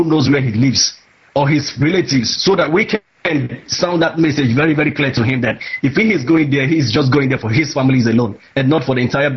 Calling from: United States; I'm calling from the United States.

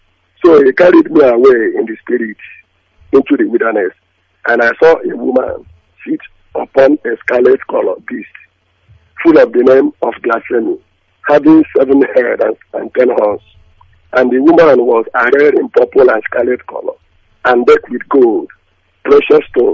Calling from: Aba, Abia, Nigeria; I'm calling from Aba.

